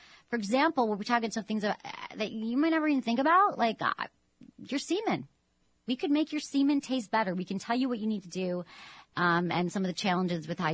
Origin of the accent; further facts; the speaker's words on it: Michigan, United States; like growing up in Michigan, the sex stores were always like these crazy weird things on the side of the road.